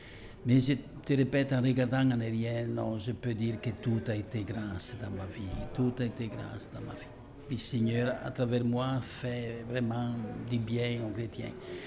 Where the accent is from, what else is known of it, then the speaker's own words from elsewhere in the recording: Italy; French is a second language; Je viens d'une région d'Italie, d'une famille où on travaille beaucoup